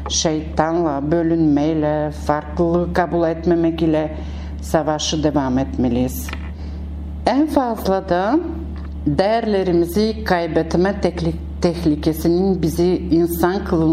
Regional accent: Veselets, Razgrad Province, Bulgaria; Deli Orman'ın kalbinde doğdum ve büyüdüm. Ruhumun kökenleri kara toprağın ta derinlerinde ve Razgrad ili Zavet ilçesi olan Veselet köyünün ormanlarındadır.

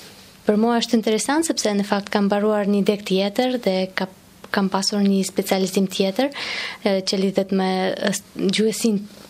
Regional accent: Saint Petersburg, Russia; Albanian is a second language; nga Sankt Petersburgun, nga Rusia.

